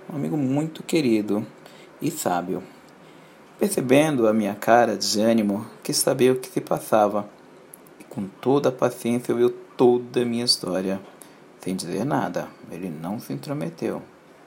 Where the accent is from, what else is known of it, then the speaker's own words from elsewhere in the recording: São Paulo, Brazil; sou de São Paulo, capital